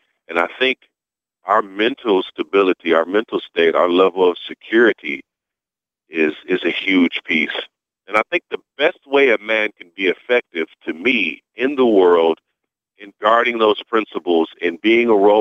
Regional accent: Romulus, Michigan, United States; I grew up just outside of Detroit, a little town called Romulus.

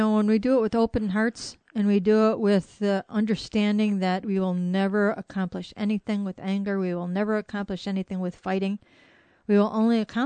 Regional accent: United States; Because as Native American people, we always speak about how do we look into the next seven generations?

